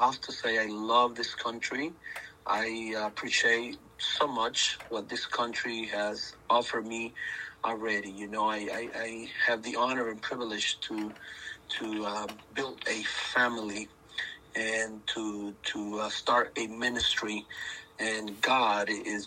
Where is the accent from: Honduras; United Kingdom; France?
Honduras; now in United States; as you know, I'm from Honduras. I started this long journey about 27 years ago, and I heard beautiful things about America